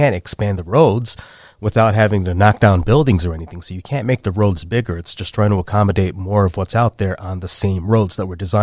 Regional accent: Chicago, Illinois, United States; it was something that I got into from my father, just growing up in Chicago

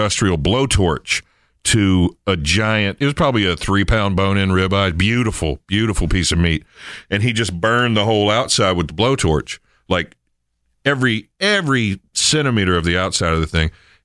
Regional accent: Henderson, United States; And I'm from Henderson, man. At that point, I've been living in Henderson since childhood.

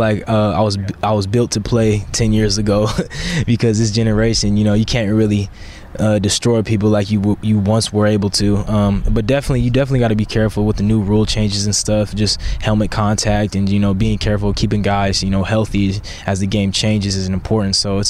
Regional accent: Sacramento, California, United States; And, you know, I loved growing up in Sacramento, going to Franklin High School

